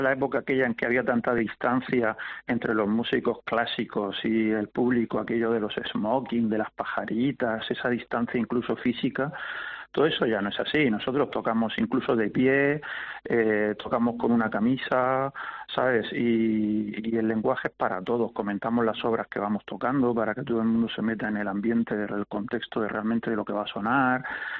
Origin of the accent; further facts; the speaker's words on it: Region of Murcia, Spain; pero somos murcianos y esta es nuestra casa